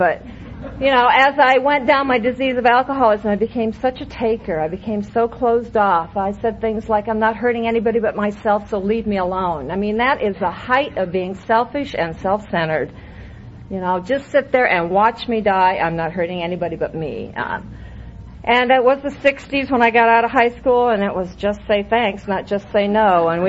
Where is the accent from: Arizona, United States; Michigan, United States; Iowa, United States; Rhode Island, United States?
Iowa, United States; born there; I was born in Iowa, and that was my first resentment